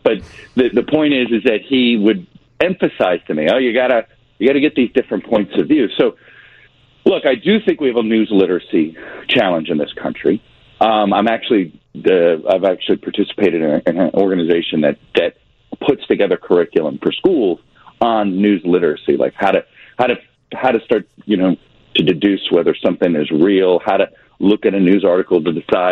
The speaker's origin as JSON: {"language": "English", "country": "United States", "said": "a political campaign, is just offensive to me as an American."}